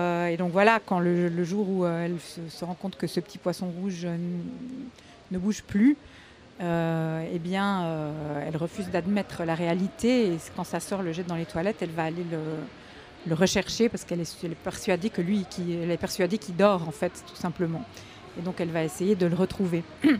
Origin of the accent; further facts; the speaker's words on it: Geneva, Switzerland; Je viens de Genève, en Suisse. J'ai fait mes études là-bas.